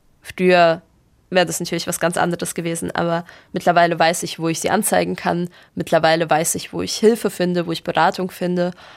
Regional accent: Baden-Baden, Baden-Württemberg, Germany; now in Stuttgart, Germany; ich bin in Baden-Baden aufgewachsen, ich lebe jetzt in Stuttgart

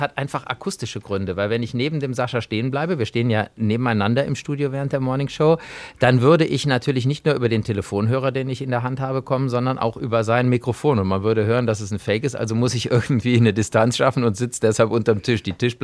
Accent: Cologne, North Rhine-Westphalia, Germany; das ist für mich als Kölner ja uninteressant

